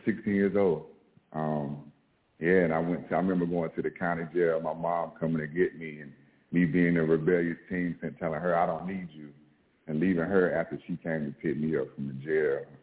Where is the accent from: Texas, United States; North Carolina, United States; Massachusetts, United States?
North Carolina, United States; Raleigh; By the time I was 15, I was born and raised in Raleigh. So I don't know if y'all know that flea market that used to be on Capitol Boulevard.